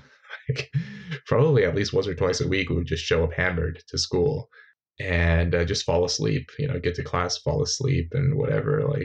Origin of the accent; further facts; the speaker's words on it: Red Bluff, California, United States; like where I grew up in Red Bluff, that was like, my childhood was probably like a bit more extreme and whatever, unusual.